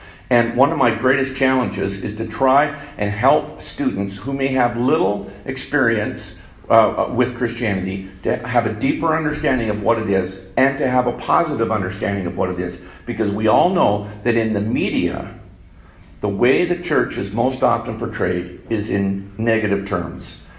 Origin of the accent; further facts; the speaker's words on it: Alberta, Canada; moved away as an adult; now in Saskatchewan, Canada; I came from Alberta, but once I moved to Saskatchewan, like to seminary, I have never left Saskatchewan.